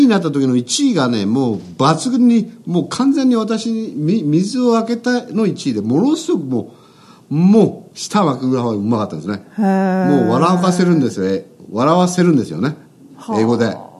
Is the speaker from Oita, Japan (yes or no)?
yes; Oita, Japan; 大分市、大分市の出身なんで